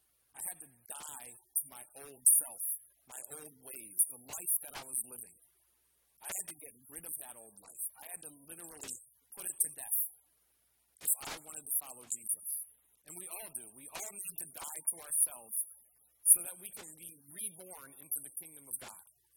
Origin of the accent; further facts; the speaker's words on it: Norristown, Pennsylvania, United States; Now, I wasn't born in Philadelphia. I was born in Norristown. My dad was born in Philadelphia.